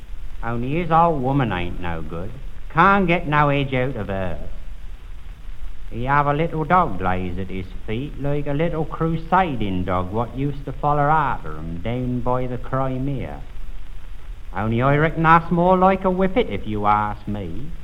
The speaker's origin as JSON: {"language": "English", "town": "Ivanhoe", "country": "United Kingdom", "tie": "born or raised there", "said": "I was born and bred in Ivanhoe. I was born at my granny's. That's a nice little village, is Ivanhoe"}